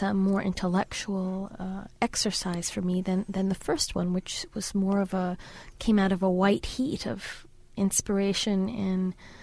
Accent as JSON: {"language": "English", "region": "New York", "country": "United States", "tie": "born or raised there", "said": "I grew up in New York, in Queens, and in Brooklyn."}